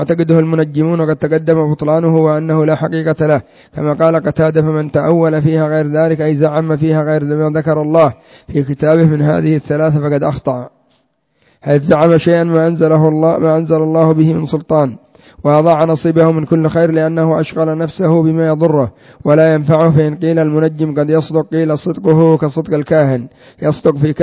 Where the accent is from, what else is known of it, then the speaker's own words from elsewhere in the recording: Yemen; عندنا في اليمن كثير من الناس يعرفون القبلة بالقطب الشمالي،